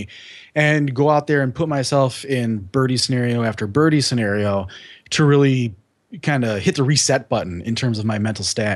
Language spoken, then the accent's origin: English; Wisconsin, United States; You know, I'm from Wisconsin, so I only get to play when it's not snowing.